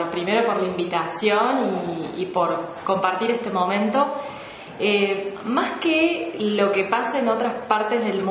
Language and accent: Spanish; Argentina; Y uno como argentino se siente orgulloso